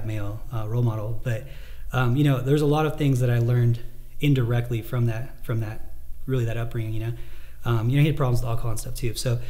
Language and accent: English; California, United States; I am from California.